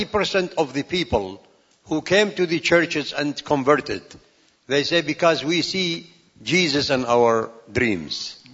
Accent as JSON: {"language": "English", "region": "Nineveh", "country": "Iraq", "said": "I'm from Nineveh."}